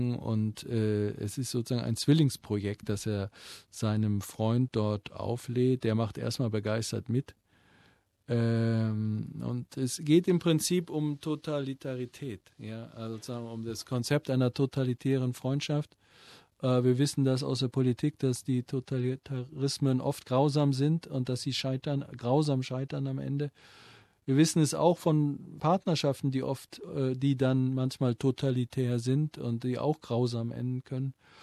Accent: North Rhine-Westphalia, Germany; ich bin aufgewachsen in der Nähe dieser Autobahnbrücke über dem Ruhrtal, wo die A52 drüber geht, die Essen und Düsseldorf verbindet.

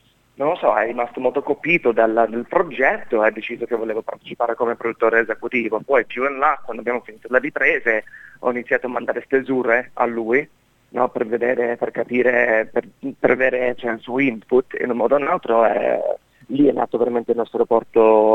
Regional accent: Monte Porzio Catone, Lazio, Italy; Allora, io sono cresciuto tra Monteporcio Cattone, che è nei Castelli Romani, c'è nel sud di Roma, dove ci sono

